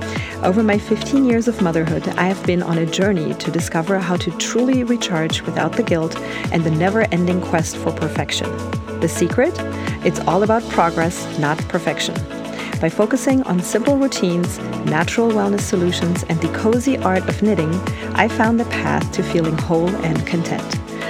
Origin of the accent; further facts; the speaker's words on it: Germany; I grew up in Germany.